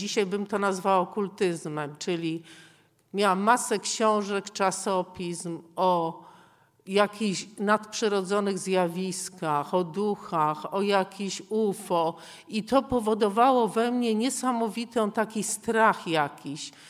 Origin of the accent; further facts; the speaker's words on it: Białogard, West Pomeranian Voivodeship, Poland; Ja pochodzę z Białogardu, to jest taka miejscowość na Pomorzu.